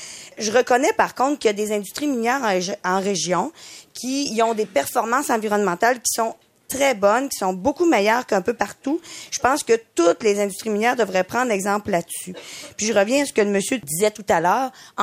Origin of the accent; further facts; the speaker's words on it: Quebec, Canada; je suis citoyenne d'Abitibi-Témiscamingue depuis 48 ans. Je vous dévoile mon âge en même temps.